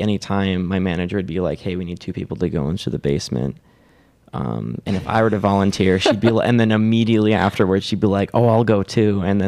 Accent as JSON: {"language": "English", "town": "Madison", "region": "Wisconsin", "country": "United States", "tie": "born or raised there", "said": "I would go to back to Madison, my hometown, and I would go to the Henry Vilas Zoo."}